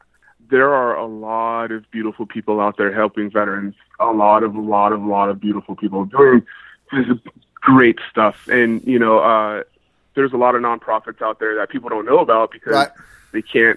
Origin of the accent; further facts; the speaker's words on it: Birmingham, Alabama, United States; I'm from Birmingham, Alabama.